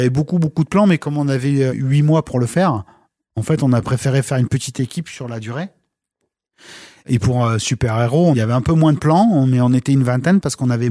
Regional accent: Aix-en-Provence, Provence-Alpes-Côte d'Azur, France; Je suis arrivé en 97. De ma province, donc je viens d'Aix-en-Provence.

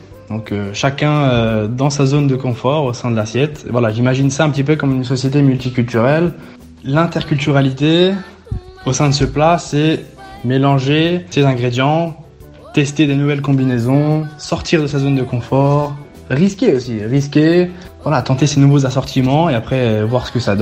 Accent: Milan, Lombardy, Italy; born there; j'ai 24 ans. Je suis né à Milan, donc en Italie, d'une mère italienne et d'un père français.

